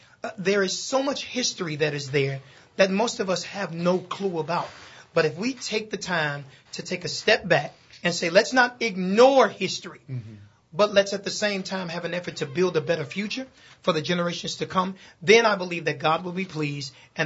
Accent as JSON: {"language": "English", "town": "Chicago", "region": "Illinois", "country": "United States", "said": "And, you know, in Chicago, I'm from Bronzeville."}